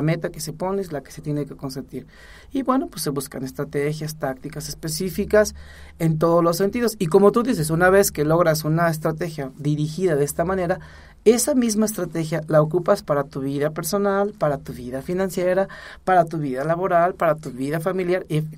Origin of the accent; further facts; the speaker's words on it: Mexico; yo voy a otros países y soy mexicano y voy por mi calidad, por mi trabajo